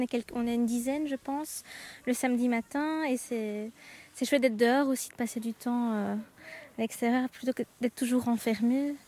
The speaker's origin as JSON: {"language": "French", "town": "Charleroi", "region": "Wallonia", "country": "Belgium", "said": "Du côté de Charleroi, moi. Je viens du côté de Charleroi."}